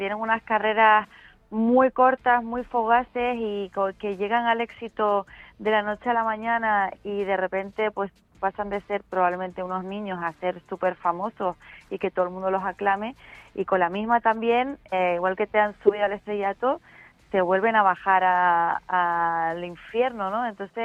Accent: Canary Islands, Spain; como buena canaria he crecido en el mar

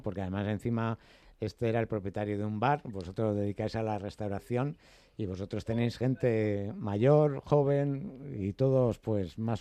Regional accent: Community of Madrid, Spain; los madrileños nacemos donde nos da la gana. Incluso podéis nacer en Málaga, incluso.

